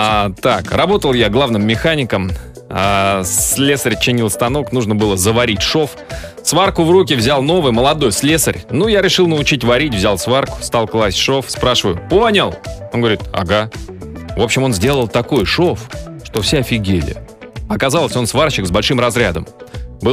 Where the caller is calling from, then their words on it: Tolyatti, Samara Oblast, Russia; из Тольятти.